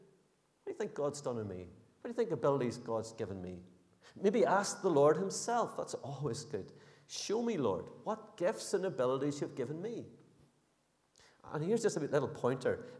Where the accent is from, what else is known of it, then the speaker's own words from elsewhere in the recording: Northern Ireland, United Kingdom; And as Northern Irish people, we were going, no, you've got to keep your head down and, you know, be a bit more modest about things.